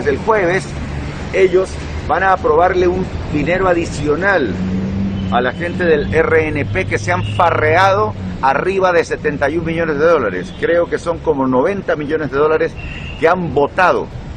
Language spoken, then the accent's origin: Spanish; Honduras; exijo, como hondureño que representa a la mayoría